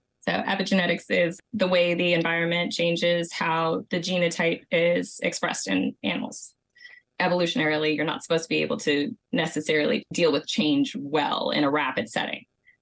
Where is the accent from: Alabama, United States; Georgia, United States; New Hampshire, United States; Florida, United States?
Georgia, United States; Savannah; I am from the Savannah, Georgia area.